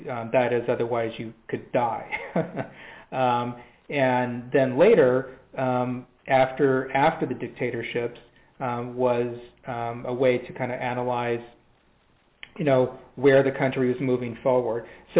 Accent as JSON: {"language": "English", "town": "Louisville", "region": "Kentucky", "country": "United States", "tie": "born there", "lives_now": "California, United States", "said": "around the town where I was born. And this was in Louisville, Kentucky at the time. I'm kind of from the Southeast originally, but have been out here in Southern California since 1990."}